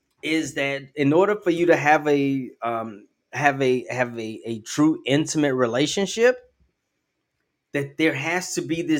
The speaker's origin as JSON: {"language": "English", "country": "Ghana", "said": "Because you're from Kenya and I'm from Ghana, and I'm not gonna blow up the bridge."}